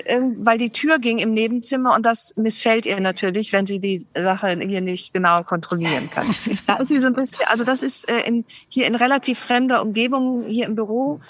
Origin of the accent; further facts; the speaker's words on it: Rhineland, Germany; schön gewesen, wenn meine Kinder vielleicht auch im Rheinland aufgewachsen wären, womöglich sogar da, wo ich aufgewachsen bin.